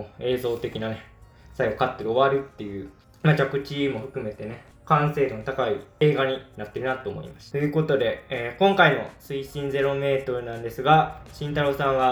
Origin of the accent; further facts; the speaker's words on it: Tokushima, Japan; …の地元が徳島なんですごいね、